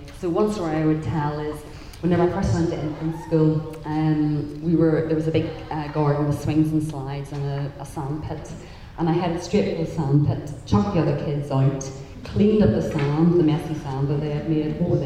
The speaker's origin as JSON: {"language": "English", "town": "Belfast", "region": "Northern Ireland", "country": "United Kingdom", "tie": "born or raised there", "said": "I grew up in Belfast, Northern Ireland, and growing up, I've got a younger brother and sister"}